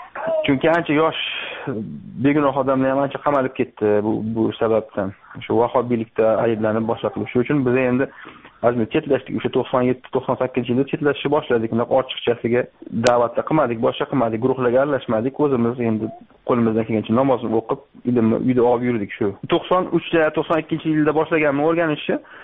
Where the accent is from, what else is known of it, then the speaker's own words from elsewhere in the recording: Tashkent, Uzbekistan; Men o'zim Toshkentdan tug'ilganman. 1972-yilda Toshkentda katta bo'lganman. O'zbek maktabda, keyin rus maktabda o'qiganman.